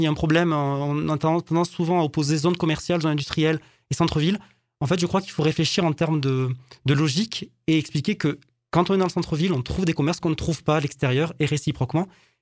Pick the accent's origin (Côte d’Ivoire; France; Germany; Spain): France; Castres, Occitanie; Alors, moi, je suis de Castres, hein, donc je ne suis pas de très loin.